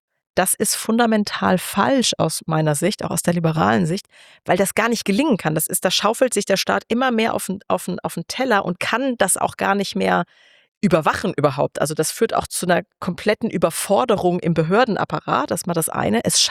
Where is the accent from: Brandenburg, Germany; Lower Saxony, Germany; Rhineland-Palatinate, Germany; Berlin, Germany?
Rhineland-Palatinate, Germany; born there; Also ich bin ja gebürtige Rheinland-Pfälzerin